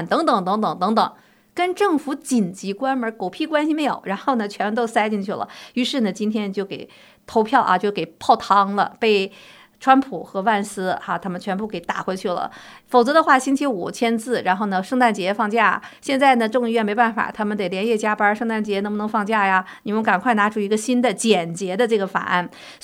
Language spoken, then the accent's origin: Chinese; China; 我们中国人讲73、84，这老太太是个坎儿